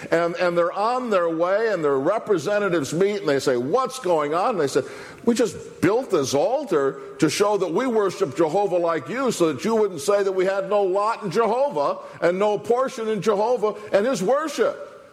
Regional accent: Stanton, Michigan, United States; thoroughly dispensational church I was raised in Stanton, Michigan.

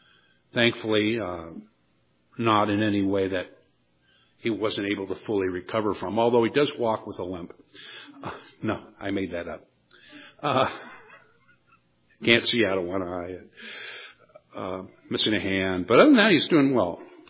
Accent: United States; Growing up in America, long before there was an ADA, buildings were built in the way they were

